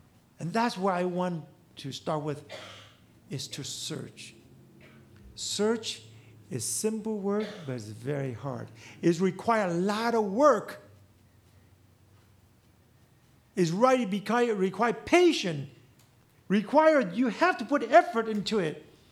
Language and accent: English; Arizona, United States; you know, I came from Arizona. I mean, everything there's dead.